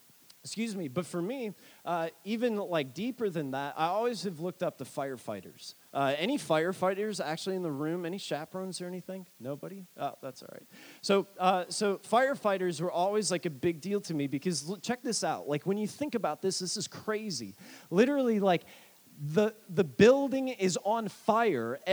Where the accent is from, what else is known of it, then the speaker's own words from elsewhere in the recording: Illinois, United States; And when I was younger, I grew up in Illinois. Growing up in Illinois during the 90s, like, Michael Jordan was the guy.